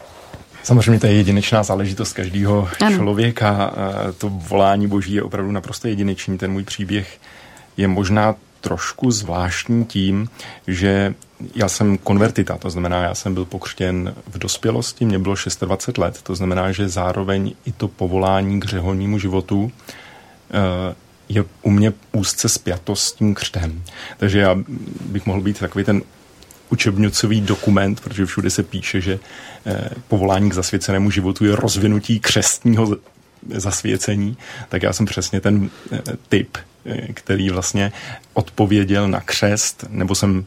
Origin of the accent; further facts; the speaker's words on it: Příbram, Central Bohemian Region, Czechia; já jsem s Příbrami ze Svatý hory, takže to se nabízalo sám o sobě